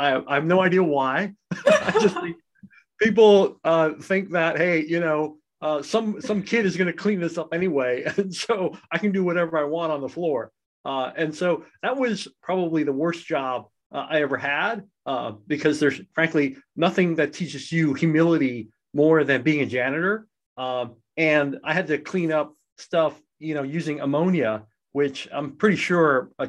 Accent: Hong Kong; I lived in Hong Kong. I grew up in Hong Kong

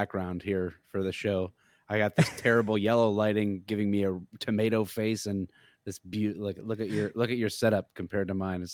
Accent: Missouri, United States; born there; also born or lived in Wichita Falls, Texas / Champaign-Urbana, Illinois; No, I was born in Missouri. Then lived as a baby in Texas for a little bit in Wichita Falls.

